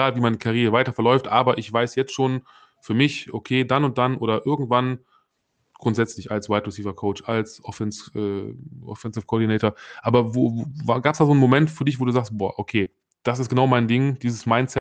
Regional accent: Solingen, North Rhine-Westphalia, Germany; hier bei mir in meiner Heimat, die Solingen Paladins

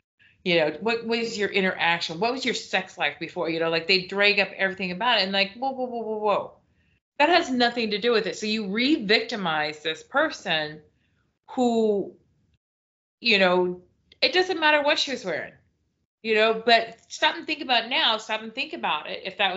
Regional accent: Spokane, Washington, United States; I remember a long time ago when I was a kid growing up in Spokane

